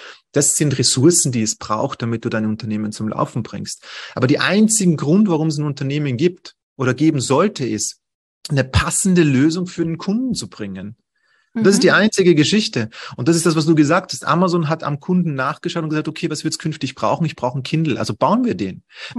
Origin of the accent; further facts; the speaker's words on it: Vienna, Austria; ich komme aus Wien.